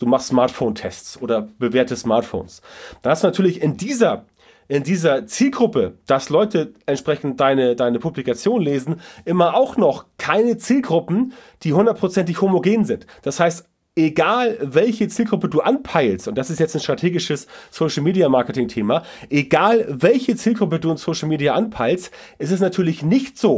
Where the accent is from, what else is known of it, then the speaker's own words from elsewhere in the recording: Hamburg, Germany; ich bin aus Hamburg